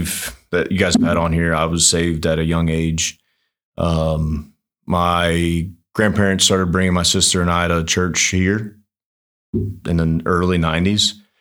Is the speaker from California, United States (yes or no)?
no; Petersburg, Kentucky, United States; But grew up in Petersburg, went to Connor High School, graduated high school, played a year of football at Thomas More.